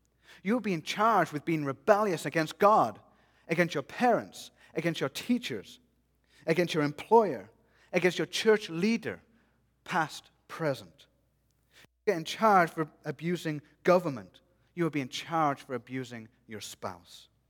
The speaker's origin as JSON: {"language": "English", "country": "United Kingdom", "said": "well, technically, I'm from Britain, and we drive in miles per hour."}